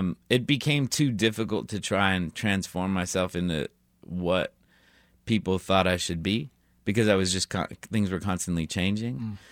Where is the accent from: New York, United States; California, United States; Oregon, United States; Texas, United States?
Texas, United States; El Paso; I grew up in El Paso, Texas, which is a border town. Just across the other side is Juarez, Mexico. So those two cities are sort of intertwined.